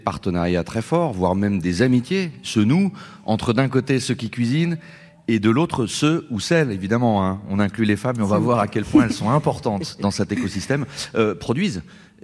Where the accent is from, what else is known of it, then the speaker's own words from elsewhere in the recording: Lyon, Auvergne-Rhône-Alpes, France; born there; que l'on soit à Lyon, ma ville natale